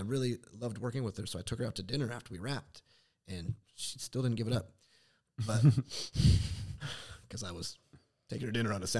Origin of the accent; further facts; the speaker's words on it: Condon, Oregon, United States; I was back home doing this shit that never thought in a million years I could do coming out of Condon, Oregon